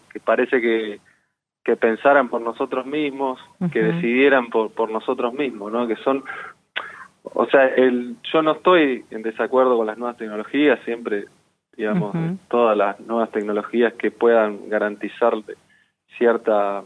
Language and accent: Spanish; Centenario, Neuquén, Argentina; moved away as an adult; now in Buenos Aires, Argentina; Yo vivo en Buenos Aires, cuando soy de Centenario, en realidad.